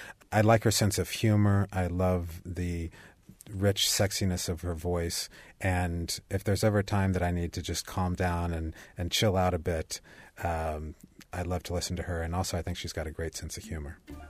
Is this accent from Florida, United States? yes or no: no; Indiana, United States; When I was growing up in Indiana, there were still old gravel roads that we would drive down.